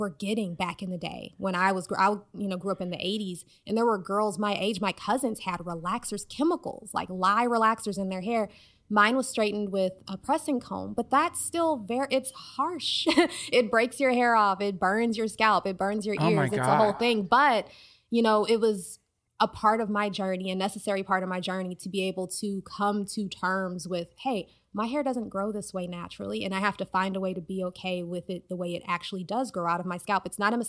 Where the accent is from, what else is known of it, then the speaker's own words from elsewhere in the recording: United States; So I'm a Black woman and I grew up in the United States where highly textured hair is not seen as beautiful or professional.